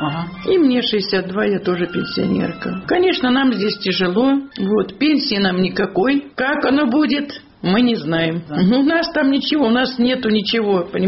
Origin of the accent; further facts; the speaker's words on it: Ukraine; now in Belarus; Говорю, мы с Украины, у нас вот первая группа по зрению.